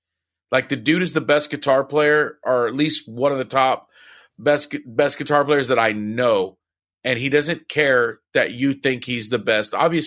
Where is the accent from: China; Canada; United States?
Canada; Victoria, British Columbia; Weston's from my hometown of Victoria